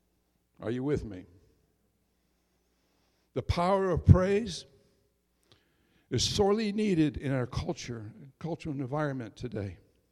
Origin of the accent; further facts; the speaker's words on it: New England, United States; also born or lived in Virginia; Now, when I first came here to New England, well, I'm born and raised in New England, but God sent us to Virginia for 7 years and 8 years, and then we came back